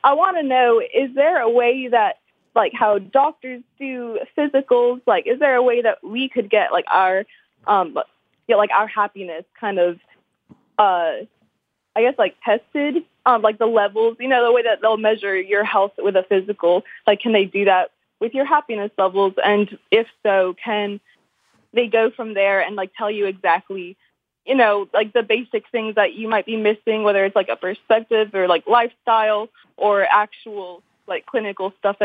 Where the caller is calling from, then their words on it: Murfreesboro, Tennessee, United States; Murfreesboro. It's a little city right outside Nashville.